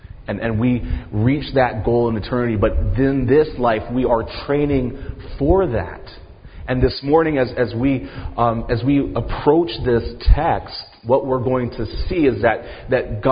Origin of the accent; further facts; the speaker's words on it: Philippines; So a lot of people ask me, what nationality I am. So I'm going to clarify that right now. I'm Filipino, and something about Filipinos is we're very proud of being Filipino, right?